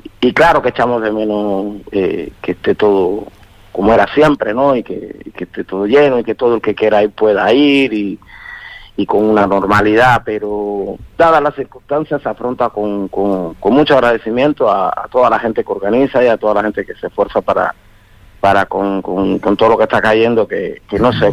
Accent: Cuba; born there; Soy cubano de nacimiento, cubano 100%.

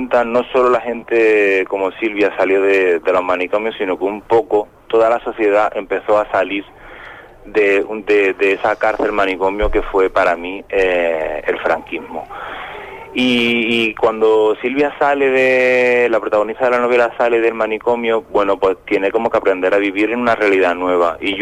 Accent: Andalusia, Spain; also born or lived in Madrid, Spain; yo aunque soy andaluz, pero yo cuando vivía en Andalucía, a mí el flamenco a lo mejor era como la sobreexposición

